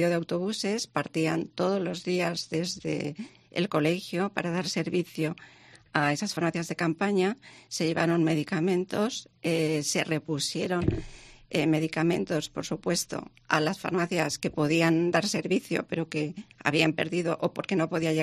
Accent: Valencian Community, Spain; Somos valencianos, estábamos en la ciudad de Valencia

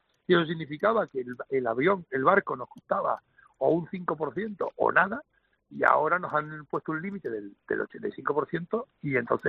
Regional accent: Canary Islands, Spain; y nosotros como canarios tenemos un 75%.

